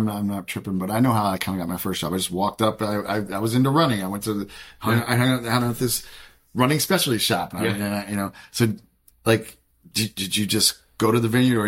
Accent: East Coast, United States; Now, I'm from the East Coast, so we have this little thing called the Ivy League.

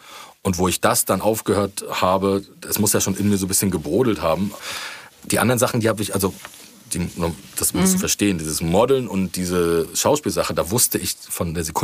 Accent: Rostock, Mecklenburg-Vorpommern, Germany; Aber wenn du aus Rostock kamst, war das immer eine 15 Minuten eine Diskussion.

